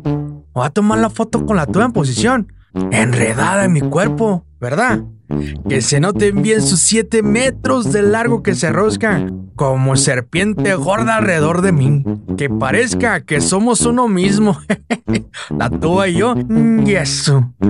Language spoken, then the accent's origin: Spanish; El Pochote, Sinaloa, Mexico; Yo soy de Sinaloa, ya te conté, de un pueblo que se llama El Pochote. Ahí mero, entre Guamúchil y Mocorito.